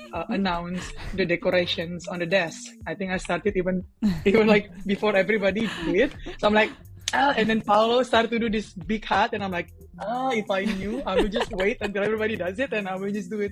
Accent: Indonesia; English is a second language; now in Czech Republic; I'm coming from Indonesia, which is also the majority of the people are Muslim. But I'm the minority, so I celebrate Christmas, but completely differently.

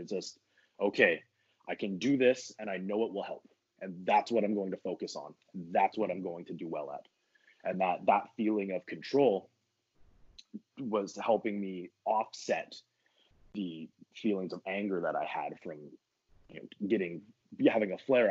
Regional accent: Canada; I'm Canadian.

